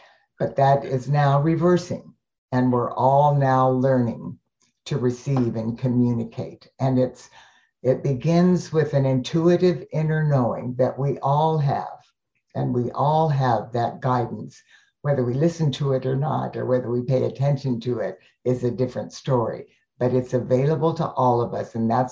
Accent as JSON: {"language": "English", "town": "Tucson", "region": "Arizona", "country": "United States", "tie": "born or raised there", "said": "And this was a class that I had, in my hometown of Tucson, Arizona, and a series of seven Monday nights, a series of classes."}